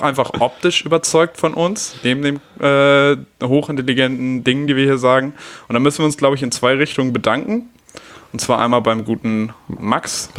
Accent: Germany; Weil irgendwie, ich finde, wir kommen da aber auch aus einer besonderen Position, so als Deutsche.

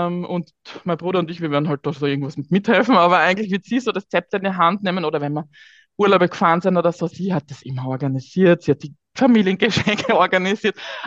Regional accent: Graz, Styria, Austria; moved away; Ich bin eine Österreicherin, das hört man wahrscheinlich. Ich komme aus der Steiermark, aus Graz, habe aber die letzten Jahre und auch, als ich meine Schwester verloren habe, im Ausland gelebt, also war nicht in Österreich zu Hause

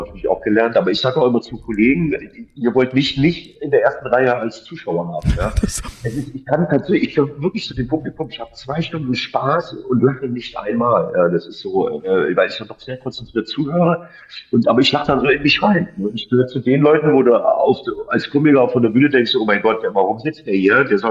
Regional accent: Idar-Oberstein, Rhineland-Palatinate, Germany; now in Cologne, Germany; ich komme ja aus Rheinland-Pfalz, der Oberstein.

